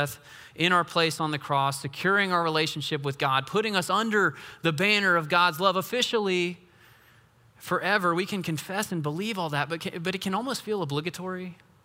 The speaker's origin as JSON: {"language": "English", "town": "Weaverville", "region": "North Carolina", "country": "United States", "tie": "born or raised there", "said": "Our family went to Weaverville, my hometown, for a few days at the end of this week"}